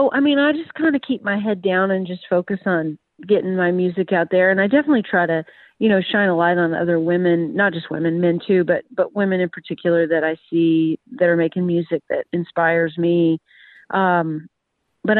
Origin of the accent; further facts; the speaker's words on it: Morton, Washington, United States; Yeah, Morton, which is quite a way south of Edmonds